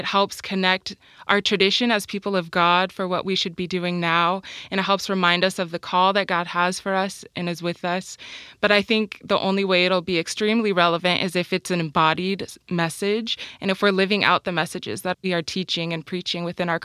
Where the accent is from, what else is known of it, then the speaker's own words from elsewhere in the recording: California, United States; Well, I'm from Southern California and he is from South Jersey, New Jersey.